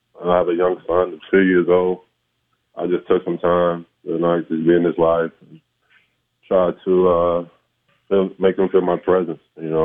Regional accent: Louisiana, United States; being from Louisiana, I wanted to stay home and play for the LSU Tigers. I wanted to win it here in my home state.

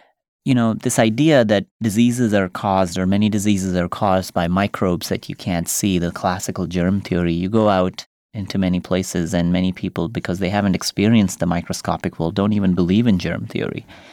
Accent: Rampur, Uttar Pradesh, India; I grew up in India, so I understand the value of not having something. And I grew up in a small town called Rampur.

